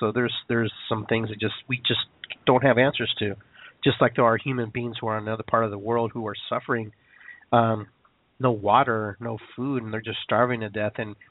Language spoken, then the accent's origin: English; Peru; I love water because I'm from Peru and, you know, I love the beach and I love the ocean.